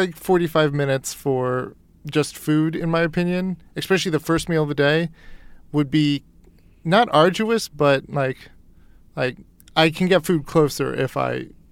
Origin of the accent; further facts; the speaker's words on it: East Coast, United States; And I grew up on the East Coast where buildings were old. And I'm like a little homesick in a way